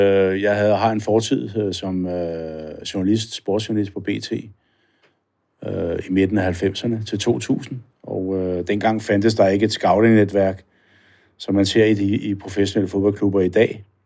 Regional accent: Hvidovre, Capital Region of Denmark, Denmark; Vi kommer fra Hvidovre.

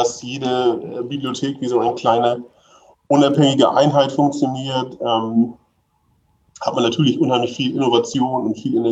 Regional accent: Hamburg, Germany; ich komme aus Hamburg, also bin schon so ein bisschen Stadtkind, also ich brauchte immer eine Stadt in der Nähe.

